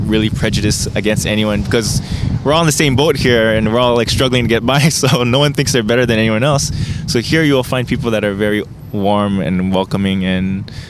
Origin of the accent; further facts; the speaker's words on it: Toronto, Ontario, Canada; there are certain advantages you get growing up in Jane and Finch, which is that multicultural, diverse upbringing